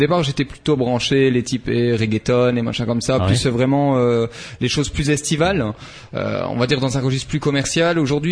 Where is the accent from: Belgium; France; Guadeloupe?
Belgium; Tournai, Wallonia; Alors moi je viens donc de Tournai principalement. J'habite pas au centre de Tournai